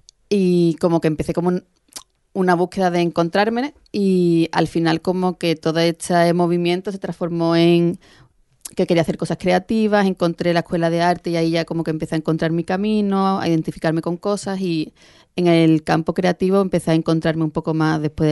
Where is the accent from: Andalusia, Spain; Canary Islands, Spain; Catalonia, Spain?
Andalusia, Spain; Jerez de la Frontera; Soy de Jerez de la Frontera. Pero tengo el estudio ahora en Puerto Real.